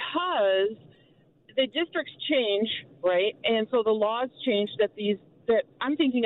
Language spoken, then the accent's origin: English; Minnesota, United States; when I was growing up in Minnesota, I always thought of Wisconsin as my sister or brother state.